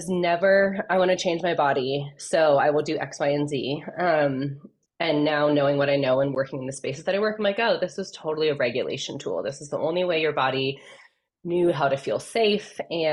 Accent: Flagstaff, Arizona, United States; living in Flagstaff, growing up in Flagstaff, and now it's where I currently live, which we'll talk about.

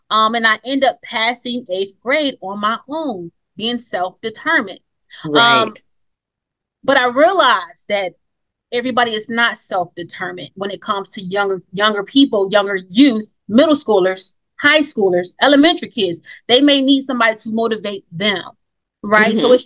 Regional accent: Detroit, Michigan, United States; I'm from Detroit, Michigan.

